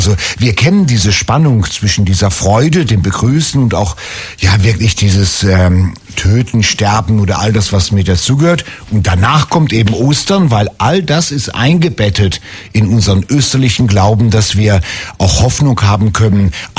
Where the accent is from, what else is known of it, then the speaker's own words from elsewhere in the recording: Northern Germany, Germany; bei uns in Norddeutschland sagt man ja Moin.